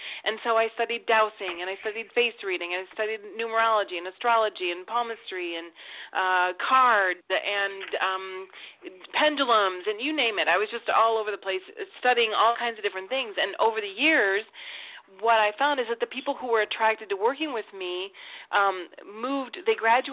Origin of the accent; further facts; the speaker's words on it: Wisconsin, United States; now in Salt Lake City, United States; I grew up in Wisconsin, so it wasn't exactly really popular, and I kind of shut it down for quite a while.